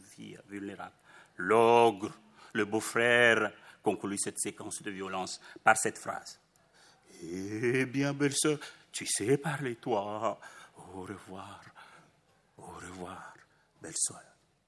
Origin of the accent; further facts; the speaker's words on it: Mtsangamouji, Mayotte; la vieille conteuse de ce village de Mtsangamouji, mon village natal